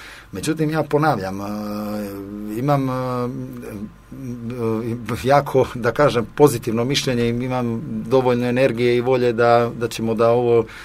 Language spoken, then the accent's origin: Serbian; Kotor, Kotor Municipality, Montenegro; mi smo inače svi iz Kotora jako talentovani, znamo da igramo vaterpolo